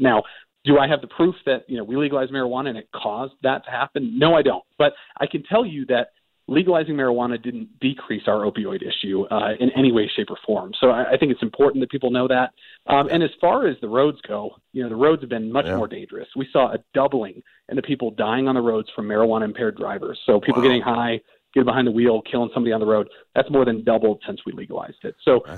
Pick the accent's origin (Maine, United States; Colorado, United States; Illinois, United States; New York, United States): Colorado, United States; Yeah, so I was born and raised, or not born in Colorado, but just about. I was raised in Colorado from the age of 7. I've seen my state, before, during, and after legalization.